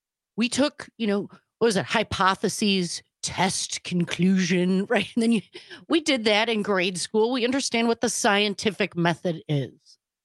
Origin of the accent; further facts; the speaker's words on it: United States; If you believe in freedom in the United States, and as an American